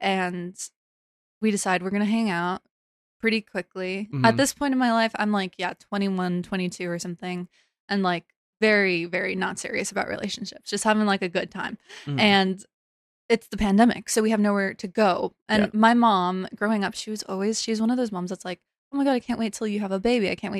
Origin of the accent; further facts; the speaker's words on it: El Paso, Texas, United States; And I'm from El Paso, Texas, which is a military town. There's like a base there.